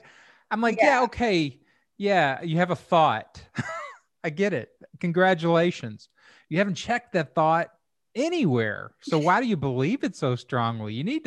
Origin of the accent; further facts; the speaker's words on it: Kentucky, United States; You see, I think I had an advantage growing up because I grew up in Kentucky and I was surrounded by ignorance.